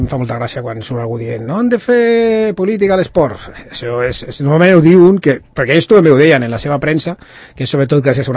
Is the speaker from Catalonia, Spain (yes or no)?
no; Madrid, Community of Madrid, Spain; perquè jo soc de Madrid